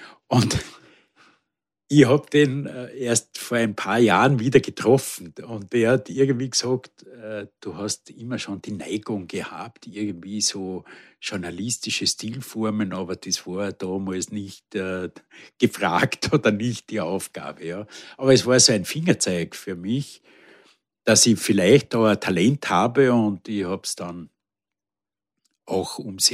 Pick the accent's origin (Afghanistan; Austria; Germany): Austria; Tyrol; war mein Lieblingsverein damals, so als Tiroler.